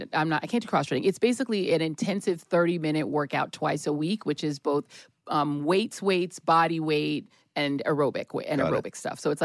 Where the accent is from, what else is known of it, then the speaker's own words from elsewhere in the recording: New York, United States; born there; So I was born in New York. So I was New York Knicks for life